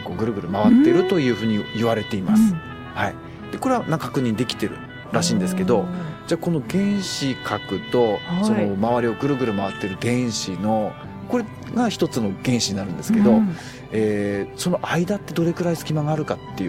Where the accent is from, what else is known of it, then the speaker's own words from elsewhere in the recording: Hokkaido, Japan; 自分生まれも育ちも北海道なんで